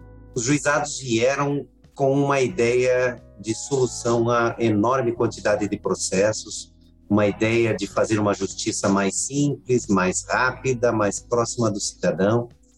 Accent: Paraná, Brazil; já se fazia lá no meu estado de origem, no Paraná, audiências e processos do juizado

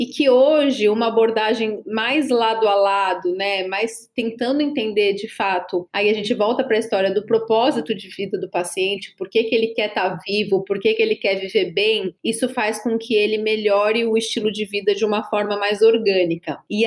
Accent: São Paulo, Brazil; eu sou daqui de São Paulo mesmo. Eu fiz minha formação médica na Universidade de Santos e depois eu vim para São Paulo fazer minha residência de clínica médica e posteriormente a endocrinologia.

